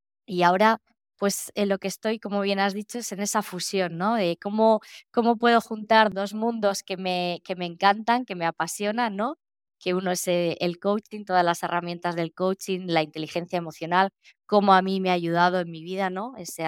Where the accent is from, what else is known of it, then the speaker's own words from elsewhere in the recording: northern Spain, Spain; yo soy del norte de España y aquí el tiempo tampoco es del todo muy bueno